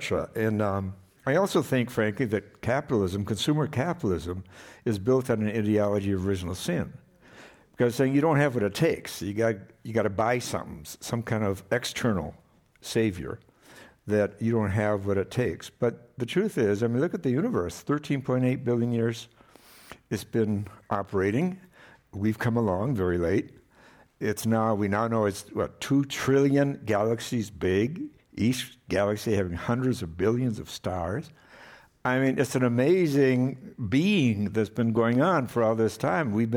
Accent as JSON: {"language": "English", "region": "Wisconsin", "country": "United States", "tie": "born or raised there", "said": "I grew up in Wisconsin, and Wisconsin, first of all, it has a lot of the morphic resonance, a memory of the Native American people on the land there."}